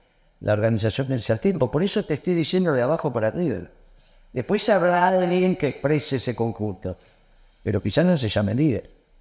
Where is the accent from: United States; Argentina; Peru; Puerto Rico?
Argentina; esas son cosas que nosotros tratamos de anunciarle al Papa porque somos argentinos